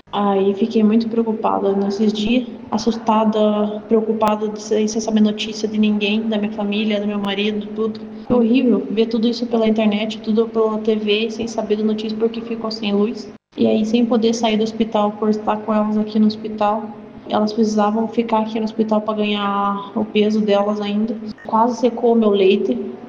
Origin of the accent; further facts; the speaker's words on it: Rio Bonito do Iguaçu, Paraná, Brazil; ocorreu uma tragédia lá na minha cidade, no Rio Bonito do Iguaçu, deu um tornado.